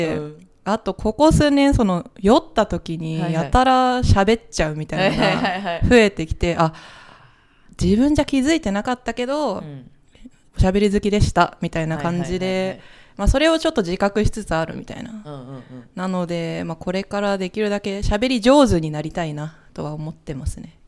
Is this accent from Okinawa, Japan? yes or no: no; Mito, Ibaraki, Japan; born there; 私は茨城県の水戸市の病院で生まれましたね